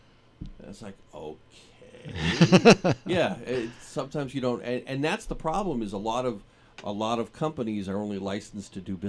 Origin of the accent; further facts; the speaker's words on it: Peabody, Massachusetts, United States; I grew up in Peabody